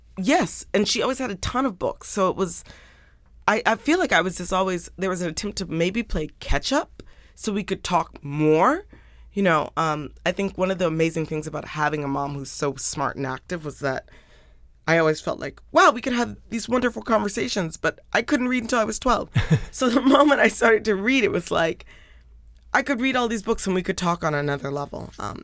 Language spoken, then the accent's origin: English; Indiana, United States; born there; I was born in Indiana. My mom's a geographer, so we moved around a lot.